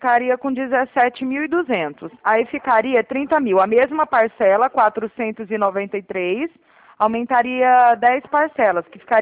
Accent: Araraquara, São Paulo, Brazil; É aqui de Araraquara, interior de São Paulo.

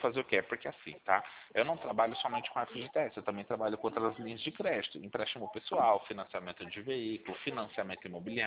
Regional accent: São Paulo, Brazil; eu sou de São Paulo.

